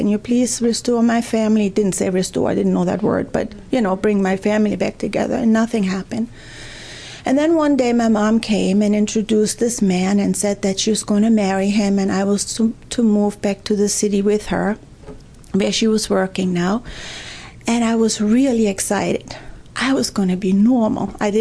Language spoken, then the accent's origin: English; Germany; I was born and raised in Germany.